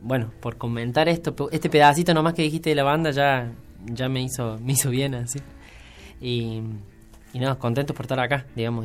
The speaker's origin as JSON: {"language": "Spanish", "country": "Argentina", "tie": "born there", "said": "porque somos personas que nacimos en Argentina"}